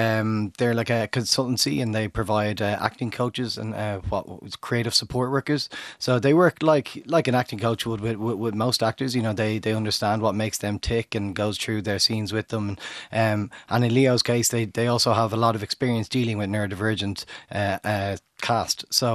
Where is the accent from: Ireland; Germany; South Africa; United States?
Ireland; Dublin, Leinster; I'm born and raised in Sandygove, so we've a base in Dublin